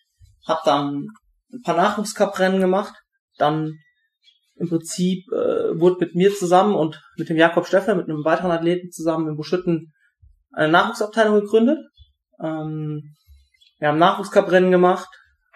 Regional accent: North Rhine-Westphalia, Germany; now in Butzbach, Germany; Ich komme aus NRW, wohne aber mittlerweile in Hessen. Also ich sitze gerade in Butzbach in Hessen in der Nähe von Frankfurt.

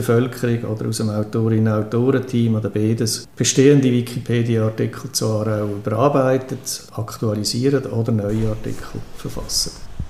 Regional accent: Aarau, Aargau, Switzerland; ich komme aus Aarau.

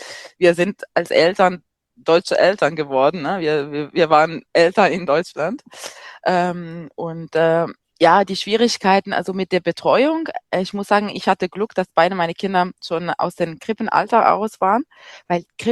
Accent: Lombardy, Italy; German is a second language; moved away as an adult; also born or lived in Dresden; now in Parma, Italy; und ich habe ja in Deutschland, in Dresden, 13 Jahre gelebt. Bin ursprünglich aus Italien, aus die Ecke von Comasee. Und bin jetzt wieder zurück nach Italien, aber nach Parma, also nicht meine Heimatstadt, würde ich sagen.

